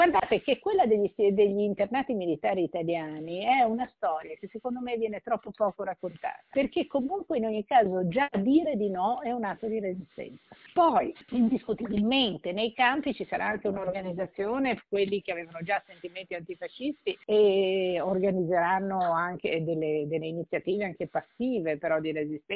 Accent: Liguria, Italy; Per me, che sono ligure, è importante ricordare due nomi su tutti

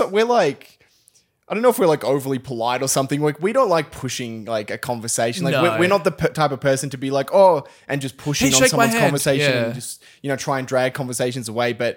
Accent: Australia; oh yeah, we're Australian

